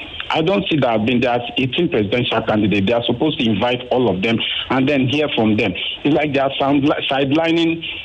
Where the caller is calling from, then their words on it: Alimosho, Lagos, Nigeria; I'm calling from Alimosho.